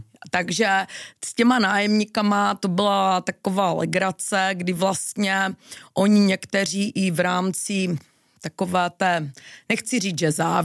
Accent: Olomouc, Olomouc Region, Czechia; Říkám, já jsem ale taky z Olomouce.

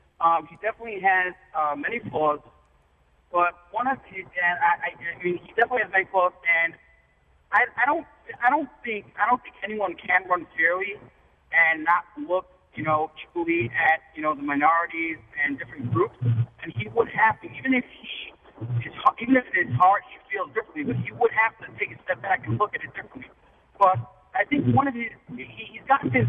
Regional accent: Teaneck, New Jersey, United States; I am from Teaneck, New Jersey.

